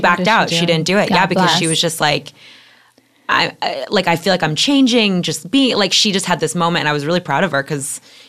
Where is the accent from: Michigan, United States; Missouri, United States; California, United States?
California, United States; San Francisco; so I'm from San Francisco, and that was never even a thing.